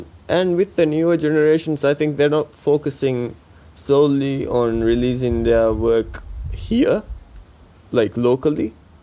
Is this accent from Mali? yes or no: yes; Mali; It was completely different growing up in Mali back then. I had a lot of trees in my place as well.